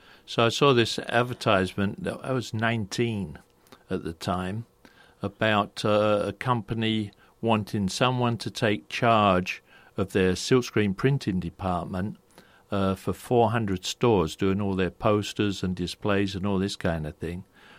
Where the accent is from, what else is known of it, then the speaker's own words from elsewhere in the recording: London, United Kingdom; accent: Cockney; Because of my strong Cockney accent, that eliminated me from any public job